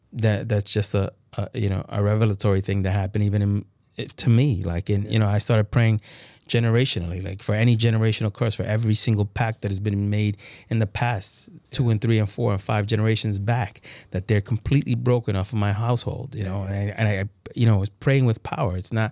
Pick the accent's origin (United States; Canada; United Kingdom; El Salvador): El Salvador; San Pedro Masahuat, La Paz; I'm originally from El Salvador. I was born there in El Salvador, and I'm from this place called Departamento de La Paz, in this smaller town called San Pedro Massawat